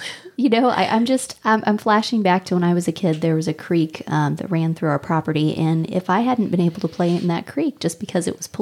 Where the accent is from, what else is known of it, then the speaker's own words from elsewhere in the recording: Bonne Terre, Missouri, United States; I'm from St. Francis County. I mm-hmm. grew up in Bon Terre, Missouri, right over a lead mine.